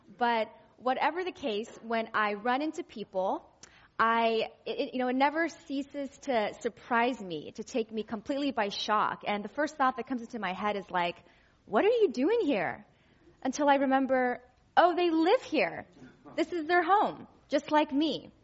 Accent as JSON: {"language": "English", "region": "California", "country": "United States", "tie": "born or raised there", "said": "I'm from the Silicon Valley. I like this place. I grew up here."}